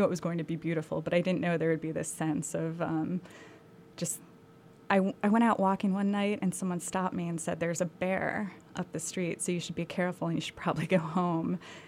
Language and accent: English; Rust Belt, United States; I grew up in the Rust Belt